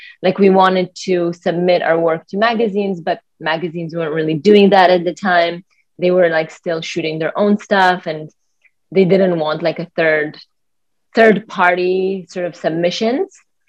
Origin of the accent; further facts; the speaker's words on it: Poland; now in Canada; I grew up in Poland and Polish. We came to Canada in 99. So like, what is that, 21, 22 almost years ago?